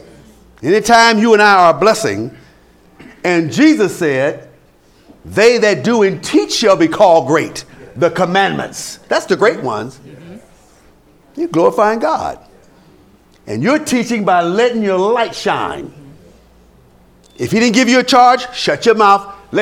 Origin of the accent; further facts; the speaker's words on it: Philippines; Forget about the fact that I'm Filipino.